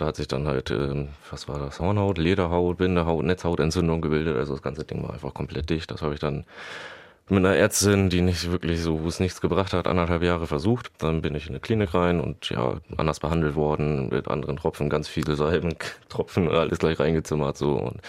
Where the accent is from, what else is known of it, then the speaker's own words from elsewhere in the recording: Worpswede, Lower Saxony, Germany; mehrere angeschrieben, auch in Worpswede, in meiner alten Heimat, wo ich auch Arbeit im Metallbau wiedergefunden hätte